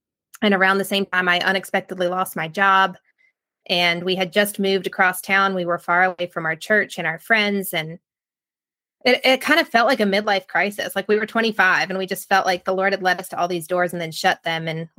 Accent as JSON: {"language": "English", "region": "Maryland", "country": "United States", "tie": "born or raised there", "said": "I grew up in Maryland. I was the oldest of 6 children and was raised in a strong Christian home."}